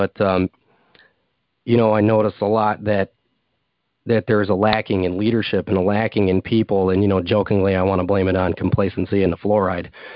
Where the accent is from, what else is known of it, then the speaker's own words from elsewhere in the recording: Michigan, United States; Yeah, you know, I forgot to mention I'm from Michigan